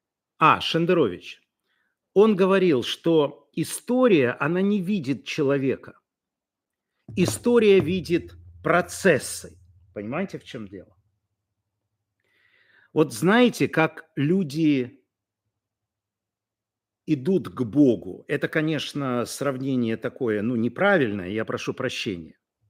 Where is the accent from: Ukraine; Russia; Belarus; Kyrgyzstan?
Belarus; все мы из Беларуси.